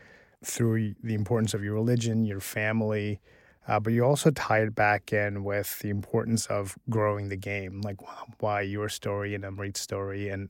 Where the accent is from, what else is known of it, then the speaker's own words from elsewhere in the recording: Canada; also born or lived in Pakistan; growing up in Canada, I became a big fan. I related a lot to your story, Ryan, because as an immigrant from Pakistan who fell in love with hockey